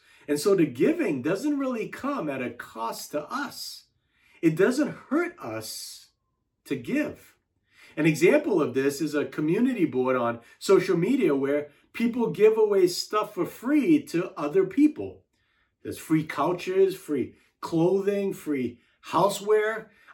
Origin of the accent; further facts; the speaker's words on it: United States; I, as an American, don't worry about my next meal